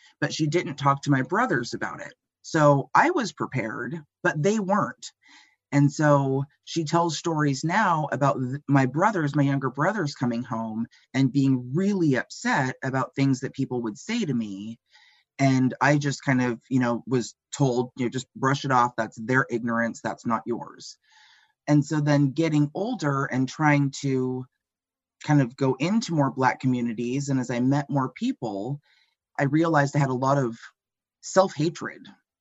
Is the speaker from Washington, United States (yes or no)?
yes; Winlock, Washington, United States; And so I grew up very young in Winlock, Washington, which, if you can imagine, a quarter the size of Chehalis and all of the redneck stereotypes.